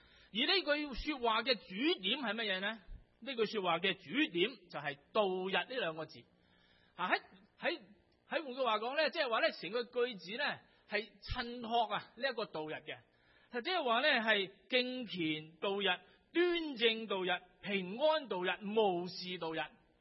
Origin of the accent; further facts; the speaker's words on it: Hong Kong; 当今日嚟到选出特首嘅时候，我哋香港人就要收拾心情